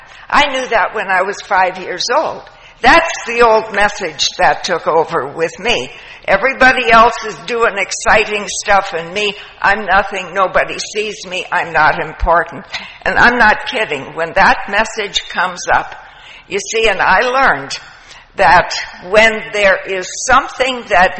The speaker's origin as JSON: {"language": "English", "town": "Toronto", "region": "Ontario", "country": "Canada", "said": "I'm from Toronto."}